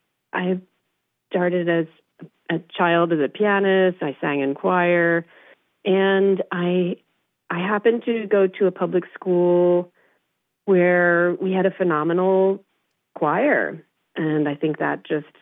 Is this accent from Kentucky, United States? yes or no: no; Long Island, New York, United States; I grew up in Long Island, New York.